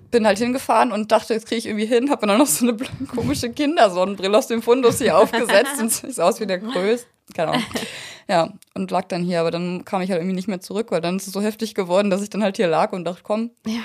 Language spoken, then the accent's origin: German; North Rhine-Westphalia, Germany; now in Kenzingen, Germany; ich komme eigentlich aus der Nähe von Köln, also NRW, und bin im November nach Kenzing gezogen, also Ecke Freiburg.